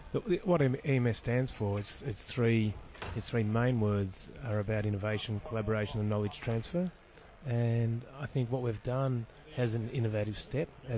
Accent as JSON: {"language": "English", "town": "Melbourne", "region": "Victoria", "country": "Australia", "said": "So I'm from Australia, Melbourne as well."}